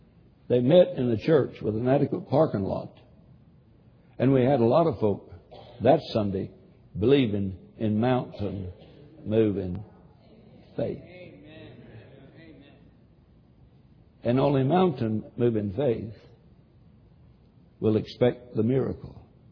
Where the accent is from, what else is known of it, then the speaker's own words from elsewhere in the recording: Tennessee, United States; Now, I'm from Tennessee. You'd never guess that.